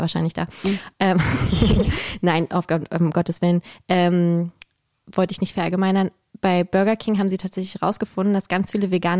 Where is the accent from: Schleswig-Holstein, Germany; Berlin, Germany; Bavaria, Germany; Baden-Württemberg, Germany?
Berlin, Germany; born there; Ich liebe Berlin, ich finde es toll, wir sind gebürtige Berliner